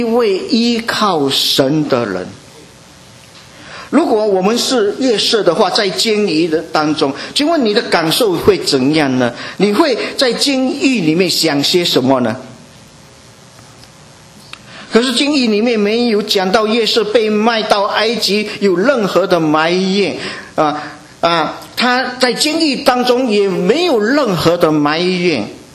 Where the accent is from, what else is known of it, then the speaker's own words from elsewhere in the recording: China; 照情照理，我们中国人啊，以中国人来看